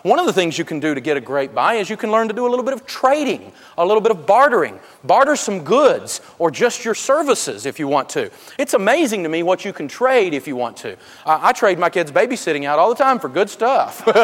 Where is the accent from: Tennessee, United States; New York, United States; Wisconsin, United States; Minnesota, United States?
Tennessee, United States; To me, I'm from Tennessee. I'm a Tennessee boy, got a little hillbilly in me.